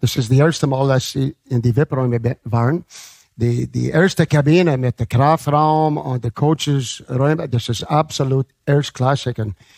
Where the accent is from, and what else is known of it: Canada; German is a second language